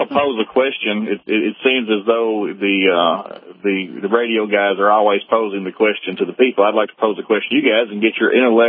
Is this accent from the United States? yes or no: yes; the South, United States; And, you know, and I am a patriot at heart. I'm a Southerner.